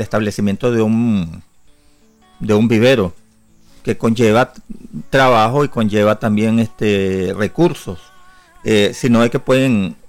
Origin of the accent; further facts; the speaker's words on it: Nicaragua; no solamente como como nicaragüenses, sino ante el mundo